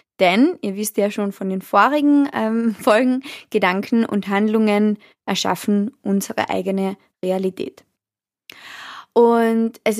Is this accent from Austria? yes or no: yes; Austria; bei uns in Österreich ist es so